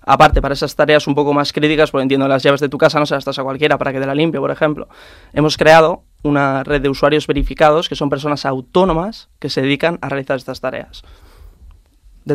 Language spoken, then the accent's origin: Catalan; Bilbao, Basque Country, Spain; Catalan is a second language; estic aprenent català, voldria parlar català, però encara no puc. Soc de Bilbao, del País Basc.